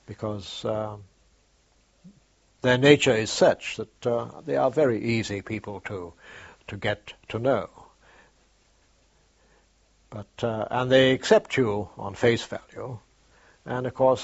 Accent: Mumbai, Maharashtra, India; born there; I was born in Bombay.

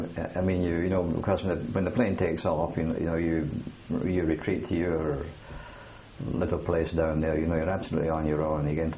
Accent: Kilmarnock, Scotland, United Kingdom; I came from Millerside, Kilmarnock.

